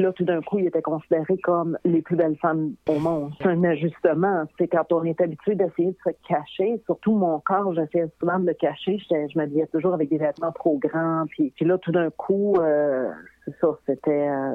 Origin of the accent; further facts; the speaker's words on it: Matane, Quebec, Canada; Tu sais, je venais de Matane.